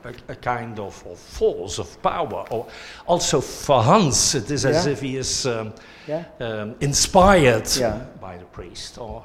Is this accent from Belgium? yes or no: yes; Belgium; I myself, I am from Belgium